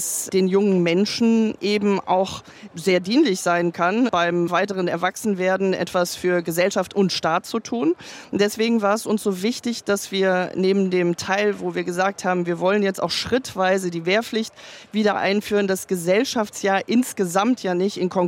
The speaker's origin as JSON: {"language": "German", "region": "Hesse", "country": "Germany", "said": "Ich komme aus Hessen"}